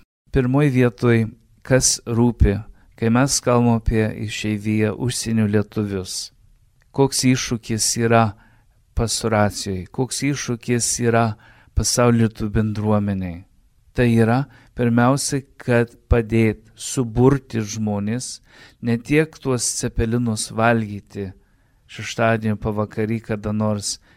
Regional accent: Toronto, Ontario, Canada; tėvai atsidūrė Kanadoje po karo, po antrų pasaulinių karų kaip dipukai, ir aš užaugau Toronte Kanadoje

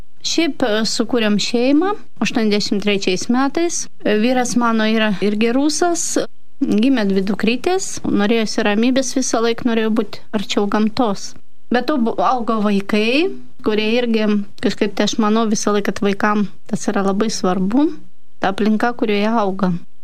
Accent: Saint Petersburg, Russia; Lithuanian is a second language; now in Lithuania; Aš esu kilusi iš Sankt Peterburgo.

